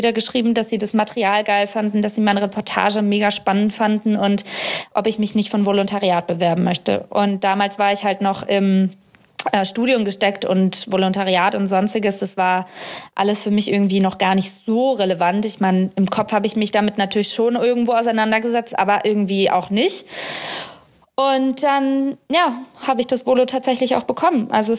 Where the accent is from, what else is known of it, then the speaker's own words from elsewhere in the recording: Germany; ich habe halt gesagt, ja, ich komme aus Deutschland und mache hier Medien und so